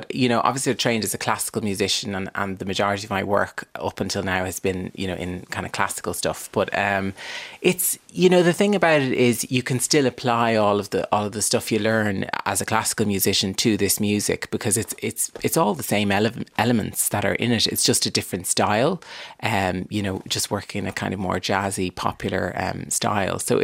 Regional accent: Dublin, Leinster, Ireland; I'm from Dublin.

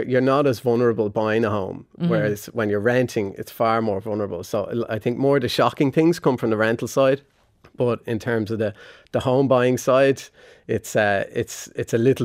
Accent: Dublin, Leinster, Ireland; we're both teachers, so we needed to live in Dublin, and we're both from Dublin.

